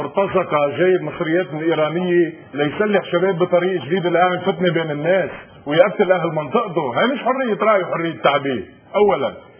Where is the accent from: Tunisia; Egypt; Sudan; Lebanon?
Lebanon; انا كلبناني كمواطن لبناني